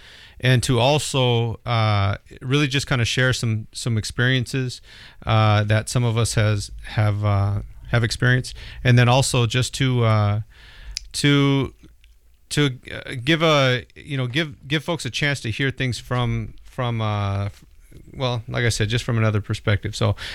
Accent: California, United States; now in Oregon, United States; I grew up in California, and actually what I see out here in Oregon is a lot, you know, a lot of the gangs that are out here are actually gangs that originated in Los Angeles.

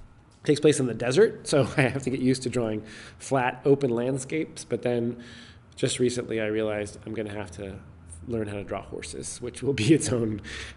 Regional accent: United States; that's incredibly intimidating for me as an American writer who does not speak or read German

